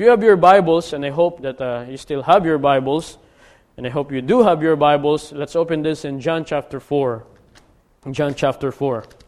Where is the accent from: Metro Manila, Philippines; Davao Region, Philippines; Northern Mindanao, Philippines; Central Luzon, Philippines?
Central Luzon, Philippines; Macabebe; English is a second language; My hometown and my Makabebe, Pampanga are just together.